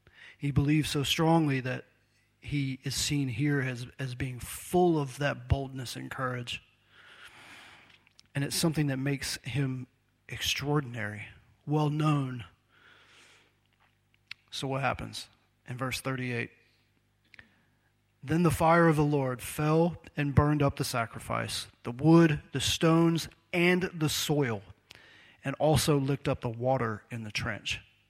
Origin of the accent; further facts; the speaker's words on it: Phoenix, Arizona, United States; born there; I was born in Phoenix, but I didn't grow up there. But we would go back every couple of years.